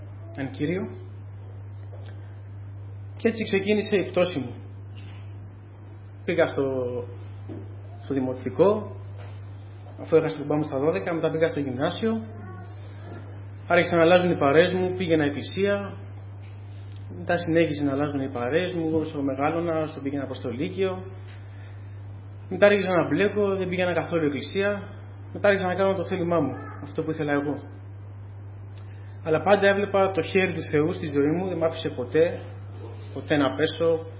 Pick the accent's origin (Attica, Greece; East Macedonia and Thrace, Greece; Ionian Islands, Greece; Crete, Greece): East Macedonia and Thrace, Greece; Tychero; είμαι από Τυχείο.